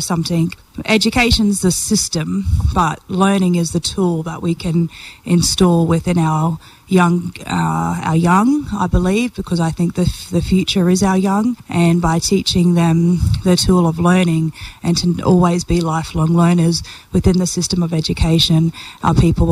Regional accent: Stradbroke Island, Queensland, Australia; I'm from Stratty.

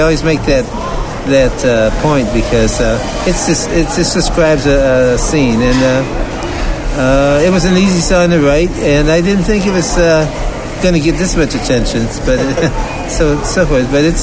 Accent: Detroit, Michigan, United States; I'm born and bred in Detroit

